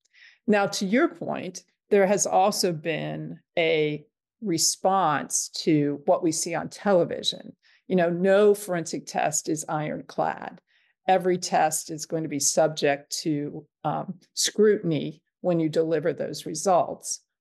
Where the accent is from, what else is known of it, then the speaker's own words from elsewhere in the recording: Eaton, Ohio, United States; a serial rape case that I was able to work on in my hometown of Eaton, Ohio.